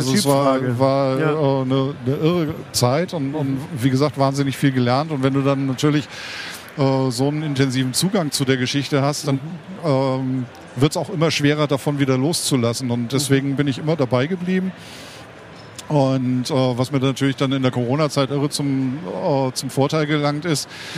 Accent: Essen, North Rhine-Westphalia, Germany; also born or lived in Hamburg; bin ich ja im Ruhrgebiet groß geworden. Also in Hamburg geboren, aber in Essen als ich dann endlich laufen konnte, habe ich dann auch die Schritte da probiert.

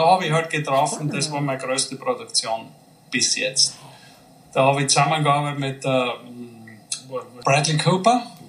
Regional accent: Styria, Austria; Ich sage, ja, Deutsch Landsberg kenne ich. Das ist in der Nähe von Graz. Das ist, wo meine Mutter wohnt. Gewohnt hat und wo ich aufgewachsen bin

